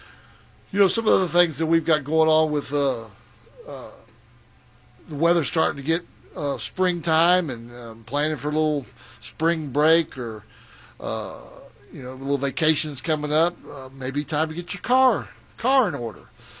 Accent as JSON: {"language": "English", "region": "Texas", "country": "United States", "said": "Well, you know, I came from the Rio Grande Valley"}